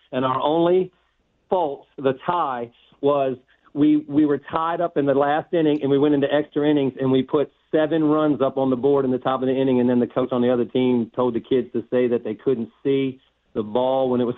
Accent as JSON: {"language": "English", "town": "Woodbridge", "region": "Virginia", "country": "United States", "tie": "born or raised there", "said": "So I grew up in Woodbridge, my whole family."}